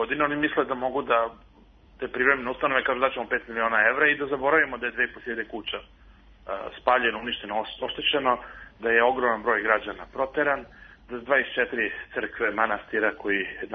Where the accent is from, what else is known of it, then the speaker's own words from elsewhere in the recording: Serbia; mi smo Srbi